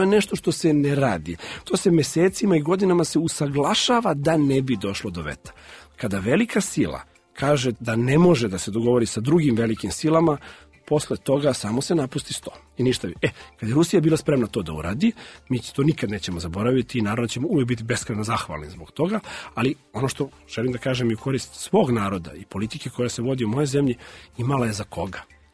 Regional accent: Serbia; Mi smo Srbi, mi je volimo.

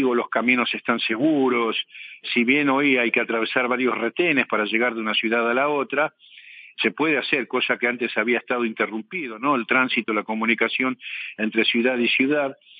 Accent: Argentina; yo soy argentino, hijo de una tucumana y de un porteño, nieto de una genovesa y de un sirio

